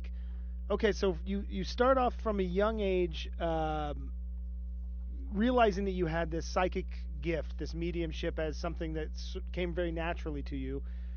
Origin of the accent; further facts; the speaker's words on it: Ohio, United States; So I grew up in Dart County, Ohio.